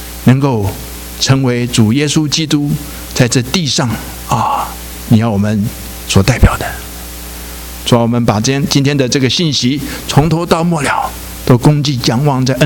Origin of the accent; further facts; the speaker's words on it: China; 那么我们中国人因为有两个年哈